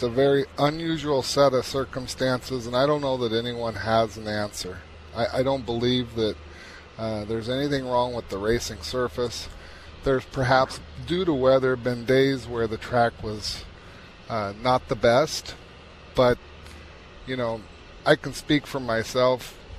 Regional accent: Seattle, Washington, United States; Yes, I grew up in the Seattle area, and my dad was a trainer at Long Acres and grew up with racing at Long Acres

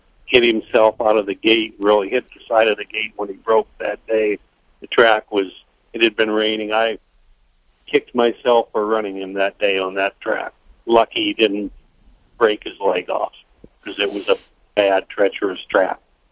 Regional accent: Nebraska, United States; Well, no, I came from Nebraska.

